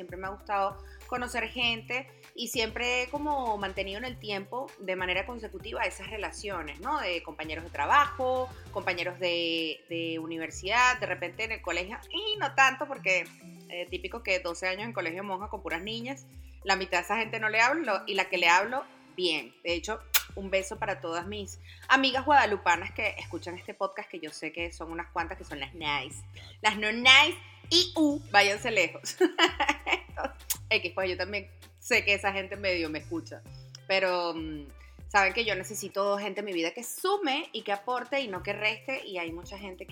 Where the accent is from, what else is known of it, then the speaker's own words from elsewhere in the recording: Venezuela; moved away; normalmente lo escribo … vez de ser … como de repente lo hacía en mi país, Venezuela. Tengo 7 años viviendo en este maravilloso país que se volvió mi hogar